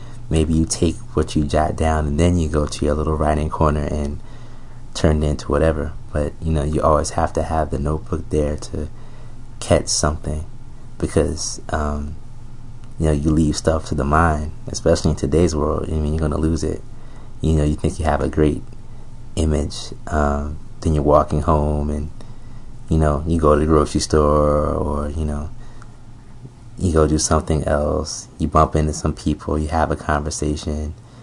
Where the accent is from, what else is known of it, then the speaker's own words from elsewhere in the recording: Newark, New Jersey, United States; where I grew up in Newark, just being in the city